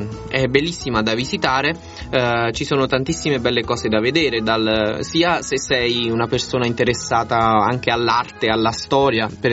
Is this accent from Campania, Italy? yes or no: yes; Salerno, Campania, Italy; io sono di Salerno, quindi conosco un po' meglio la mia zona